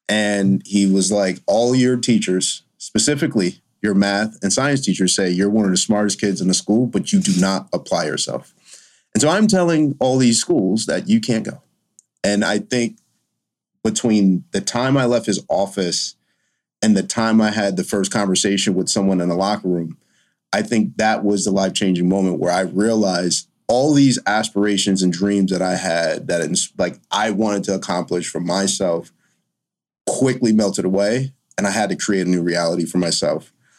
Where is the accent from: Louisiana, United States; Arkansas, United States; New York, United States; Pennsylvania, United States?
New York, United States; Albany; born and raised in Albany, New York, come from a long history of people who've lived in New York six generations now